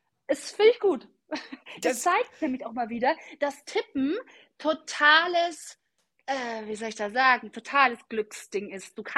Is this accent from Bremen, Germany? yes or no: no; Augsburg, Bavaria, Germany; ich komme ja aus Augsburg